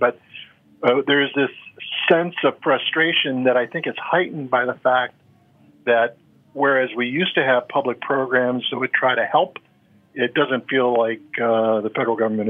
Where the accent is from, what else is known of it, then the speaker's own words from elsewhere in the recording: Wisconsin, United States; So I grew up in Wisconsin, apparently one of your sponsors